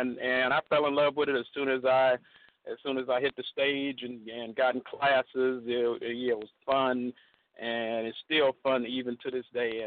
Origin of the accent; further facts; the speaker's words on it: Chicago, Illinois, United States; Well, you know I grew up there in Chicago.